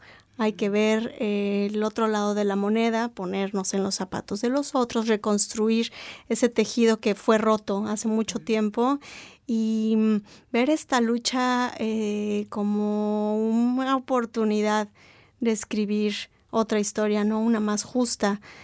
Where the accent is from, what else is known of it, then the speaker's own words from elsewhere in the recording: Puebla, Mexico; Yo les comento que en Puebla, donde yo soy, donde yo nací, hay una pirámide hermosa